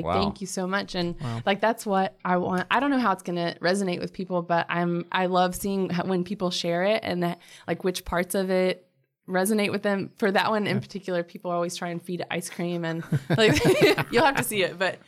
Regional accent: Kentucky, United States; now in Charlotte, United States; I grew up in Kentucky, so it would be at the bingo hall, at the movie theater, at random places around town, and I was her little paint assistant. And then when we both moved to Charlotte

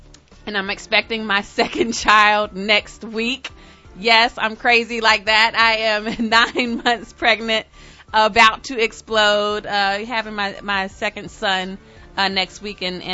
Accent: North Carolina, United States; as a college student at Clark or as a young girl growing up in North Carolina

